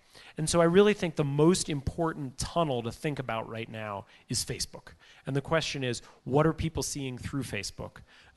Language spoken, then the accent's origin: English; New York, United States; I grew up in New York. The newspaper with the biggest circulation in New York when I was growing up wasn't the New York Times, and it wasn't close.